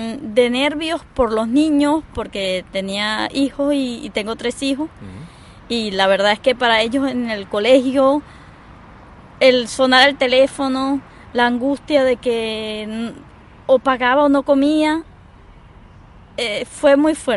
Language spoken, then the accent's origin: Spanish; Venezuela; Yo soy de Venezuela. Ajá. Tengo papeles de aquí, por mi trabajo pude sacar mis papeles.